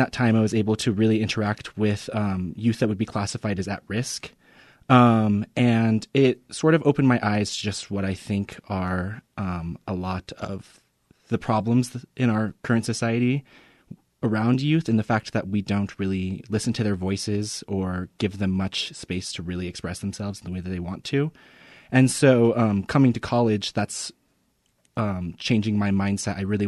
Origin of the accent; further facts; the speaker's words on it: Farmington, New Mexico, United States; also born or lived in Las Cruces; I'm originally from Las Cruces. That's where I was born. But at a young age, I moved to Farmington, New Mexico.